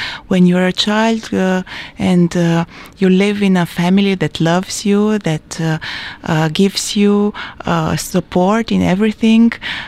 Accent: Bucharest, Romania; moved away as an adult; I was born in Bucharest. I was 10 when the dictator Ceausescu was shot. And I grew up there

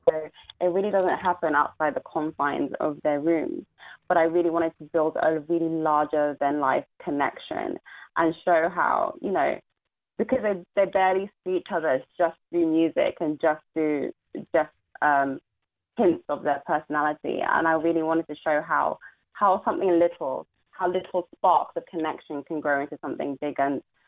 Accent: Nigeria; And also, I'm Nigerian.

